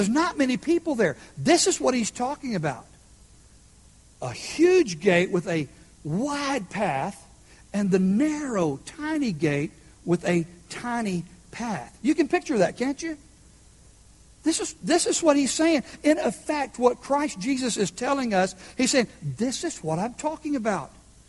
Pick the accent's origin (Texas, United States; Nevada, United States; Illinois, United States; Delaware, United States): Texas, United States; I know, we're Texan, but envision what you see on TV.